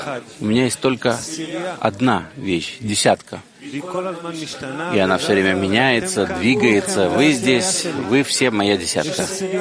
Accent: Petah Tikva, Central District, Israel; Я из Петахтиквы. … из Петахтиквы.

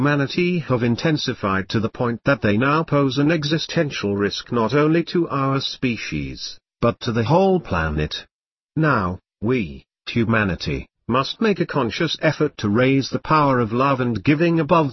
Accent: Vitebsk, Vitebsk Region, Belarus; I was born in Belarus, in the same place where horrible atrocities were perpetrated by the Nazis against Jews. Particularly in Vitebsk, the city of my childhood, there was a ghetto and an extermination camp

